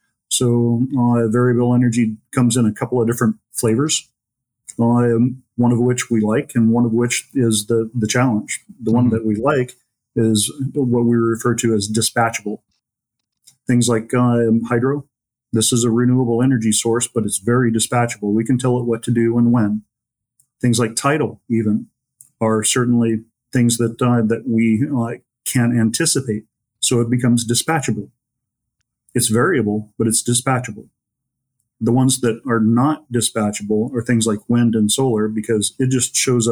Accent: Homer, Alaska, United States; also born or lived in Glennallen; I grew up here. We came to Nenana outside of Fairbanks back when I was a little kid, and I grew up in Homer and Glen Allen, so graduated high school at Glen Allen

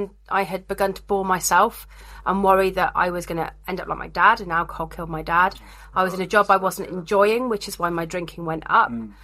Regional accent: United Kingdom; and we're British, so all of our social lives have been geared around alcohol for a long time.

